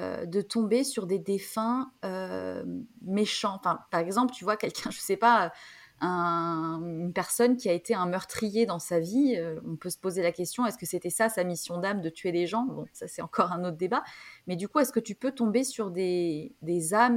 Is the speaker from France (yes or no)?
yes; Southern France, France; moi je viens du sud de la France, et c'est vrai que dans la campagne